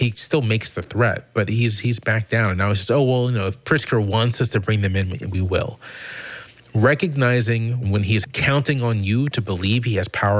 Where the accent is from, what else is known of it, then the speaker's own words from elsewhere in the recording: Virginia, United States; I grew up in Virginia. I was born in the South. My family is from the American South.